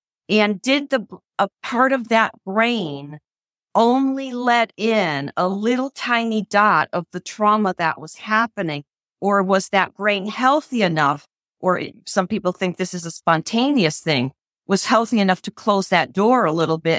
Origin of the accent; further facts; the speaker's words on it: New Haven, Connecticut, United States; So I am from Connecticut, but from New Haven, Connecticut, where there was just a lot going on between poverty and racism and hate